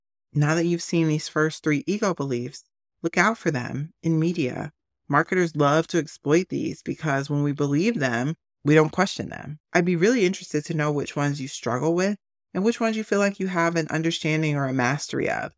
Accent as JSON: {"language": "English", "region": "Southern US", "country": "United States", "tie": "born or raised there", "said": "I grew up in the Bible Belt. I get it. Jesus is king."}